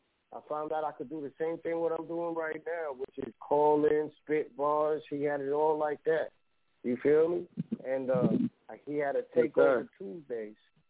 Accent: Bronx, New York, United States; I'm all the way in the Midwest. I'm from the Bronx at the time.

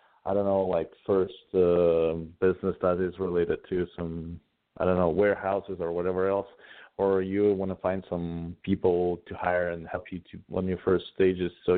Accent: Russia; now in Los Angeles, United States; Yeah, I'm originally from Russia. So now I live in Los Angeles, California

